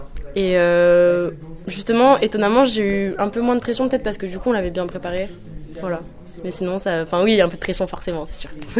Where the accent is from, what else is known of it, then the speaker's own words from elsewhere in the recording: Montpellier, Occitanie, France; parce que je viens de Montpellier